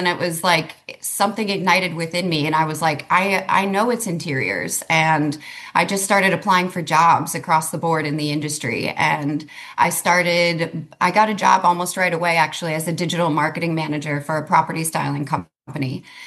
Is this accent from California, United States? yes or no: no; St. Paul, Minnesota, United States; moved away as an adult; But I'm originally from Minnesota, pretty far away from here. I was born and raised in St. Paul, beautiful little town in Minnesota.